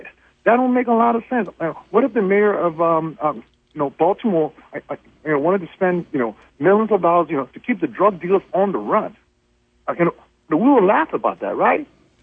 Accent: Liberia; I'm originally from West Africa, Liberia.

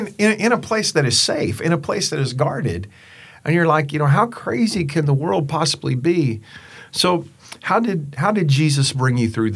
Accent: Texas, United States; Even though I'm a hillbilly from Johnson County, Texas, man

